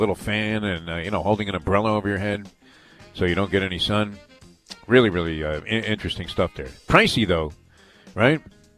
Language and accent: English; Brooklyn, New York, United States; When I was growing up in Brooklyn